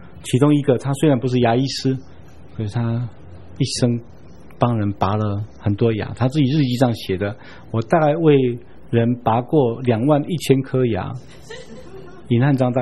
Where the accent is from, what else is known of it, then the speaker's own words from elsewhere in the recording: Taiwan; 我们台湾人叫做臭脚垫，是不是？